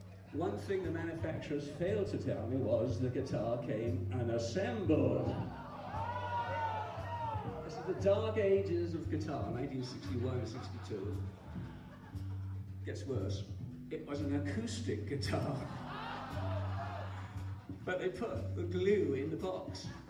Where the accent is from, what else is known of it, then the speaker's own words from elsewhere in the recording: New York, United States; I was in Walmart, I live in upstate New York, I was in Walmart, and in my hometown